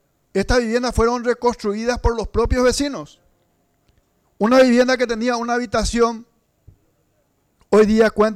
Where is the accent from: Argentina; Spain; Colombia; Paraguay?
Paraguay; como ciudadano paraguayo, como diputado nacional y como vecino de estos compatriotas